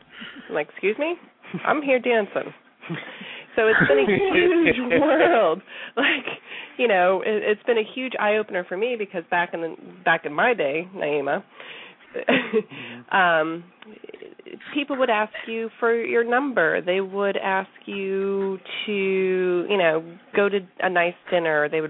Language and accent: English; Miami, Florida, United States; moved away; I'm originally from Miami, so it's been very challenging for the last 19 years living up here because I'm cold all the time.